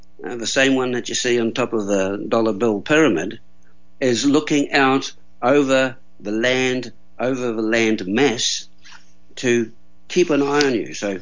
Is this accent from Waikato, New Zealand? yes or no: yes; Matamata, Waikato, New Zealand; born there; because I was born in Matamata, which is where Middle Earth is